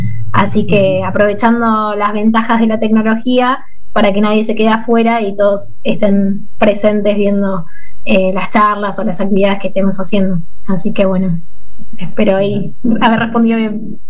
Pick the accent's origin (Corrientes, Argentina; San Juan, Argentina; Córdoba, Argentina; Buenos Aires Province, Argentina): Buenos Aires Province, Argentina; San Antonio de Areco; de San Antonio de Areco, contadora pública, y también soy de San Antonio de Areco, estoy en San Antonio de Areco.